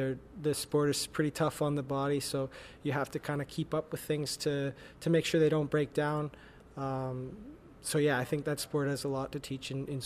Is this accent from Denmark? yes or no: no; Ontario, Canada; growing up in Ontario